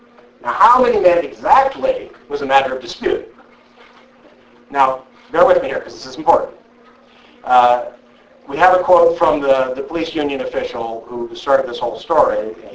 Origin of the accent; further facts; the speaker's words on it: Pennsylvania, United States; Charlie Dent, who's a Republican congressman from my home state, Pennsylvania